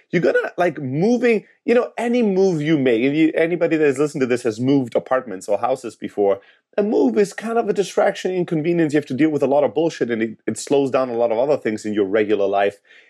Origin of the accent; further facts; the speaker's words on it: Greece; I am from Greece, but Greece is really not economically or in any other way a great country to start a tech startup, right?